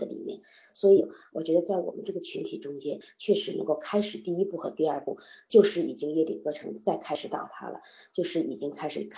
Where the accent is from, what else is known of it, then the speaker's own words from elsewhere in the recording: China; 但是我们中国人呢，因为中国的文化呢，他有一些忌讳